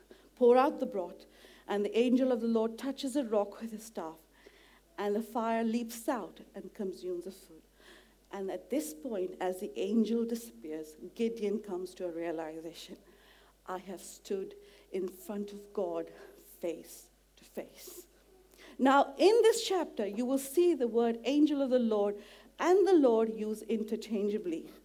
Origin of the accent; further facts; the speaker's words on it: India; You know, I come from India.